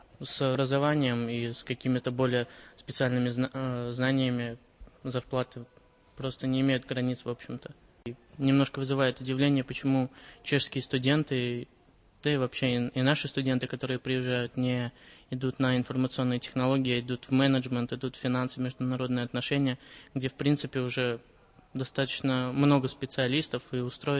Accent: Belarus; потому что у нас это все в корне отличается, я сам из Беларуси.

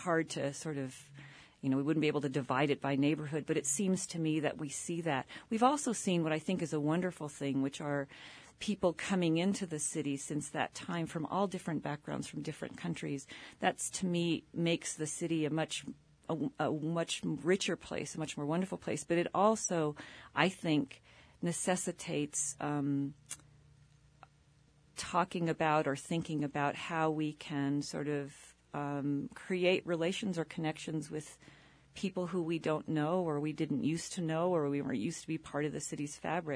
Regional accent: Santa Fe, New Mexico, United States; I grew up in Santa Fe in the 60s and 70s

